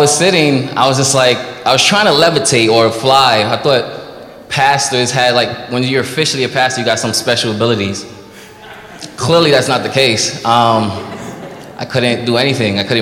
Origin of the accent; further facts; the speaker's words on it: New York City, New York, United States; also born or lived in Haiti; I am from New York City, born in Haiti.